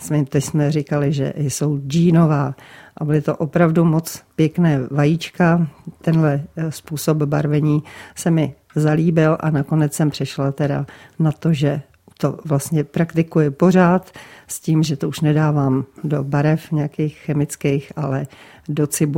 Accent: Prague, Czechia; Protože já jsem vyrůstala v Praze, byla jsem tam asi od 4 let

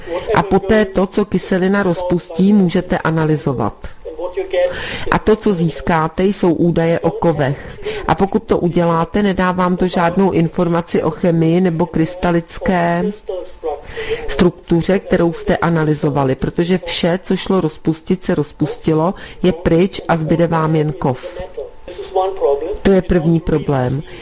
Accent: Germany; Czech is a second language; now in Czech Republic; Jak jste už slyšeli, pocházím z Německa

